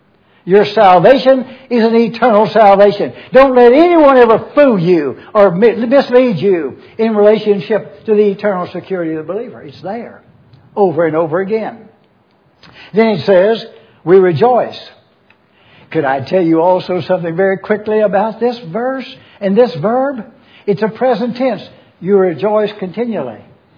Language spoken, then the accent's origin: English; the South, United States; Excuse me, y'all, you all. Do you see the importance? Shows you I'm a Southerner.